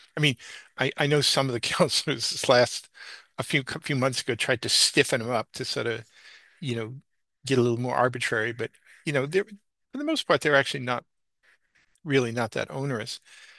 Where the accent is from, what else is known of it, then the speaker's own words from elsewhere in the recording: United States; I'm an American, really true blue American. I'm proud to be an American.